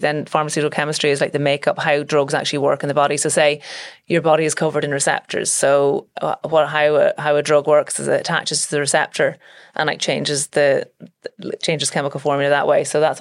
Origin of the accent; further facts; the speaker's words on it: Dublin, Leinster, Ireland; I was born and bred in Dublin. My parents are from the north. So my dad is from Belfast and my mum was from Larne. And they moved down here when they got married around 1978. And then I was born in 1980.